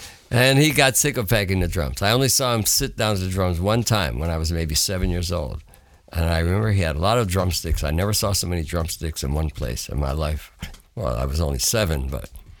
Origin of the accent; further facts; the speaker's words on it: New York, United States; But New York City is in the very south end of New York State, and my hometown is in the middle, near Syracuse, New York.